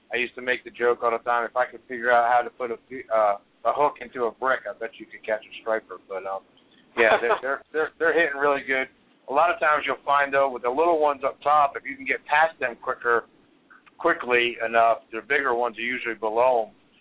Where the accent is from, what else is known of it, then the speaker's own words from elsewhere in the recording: Virginia, United States; But when I was down in Florida all winter, people would ask, where are you from? And I'd say, you know, Virginia.